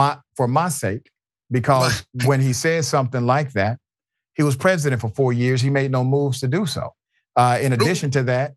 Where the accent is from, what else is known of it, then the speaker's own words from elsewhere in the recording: Decatur, Georgia, United States; I'm from Glenwood Road.